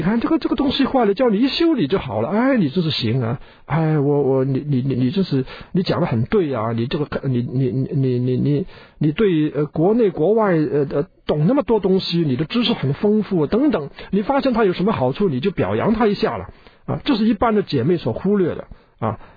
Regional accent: China; 这点是我们中国人要学的。

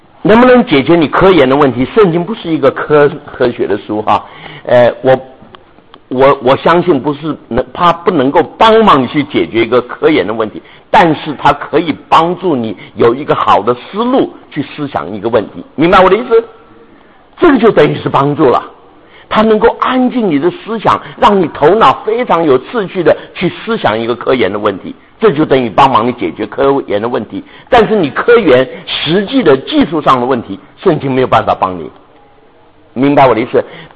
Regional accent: China; 我们中国人教导我们的也是一样，谦受益怎么样，满招损。

